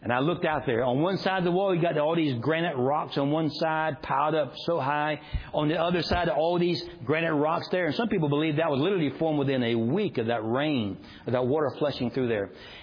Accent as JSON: {"language": "English", "region": "Georgia", "country": "United States", "tie": "born or raised there", "accent": "South Georgia", "said": "I grew up in South Georgia. You can tell by my accent."}